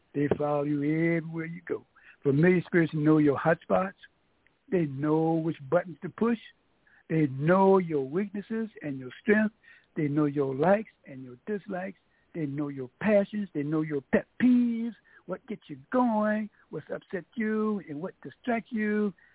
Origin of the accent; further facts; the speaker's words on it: New York, United States; You know, we grew up in New York.